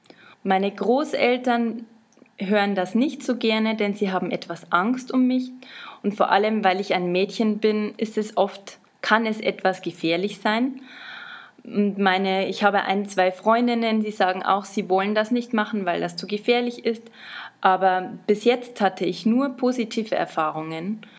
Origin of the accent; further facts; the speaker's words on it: Germany; now in Austria; Ich komme aus Deutschland, aber ich lebe derzeit in Österreich, um dort zu studieren.